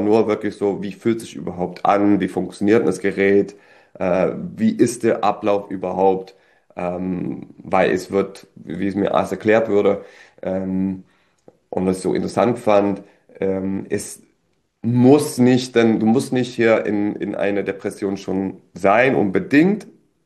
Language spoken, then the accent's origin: German; Detroit, Michigan, United States; Ich komme aus Detroit